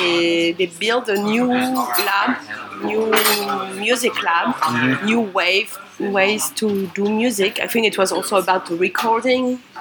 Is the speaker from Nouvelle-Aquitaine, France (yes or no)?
no; Paris, Île-de-France, France; English is a second language; I was raised and I was born and raised in Paris.